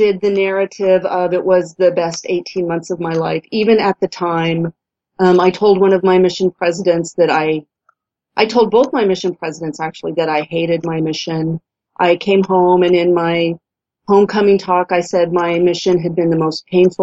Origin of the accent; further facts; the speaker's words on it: Thatcher, Arizona, United States; He used to give conference talks about his hometown, which was my hometown. So when I was backpacking across Europe, I would run into Mormons and they would ask where I was from, and I would say, I'm from Thatcher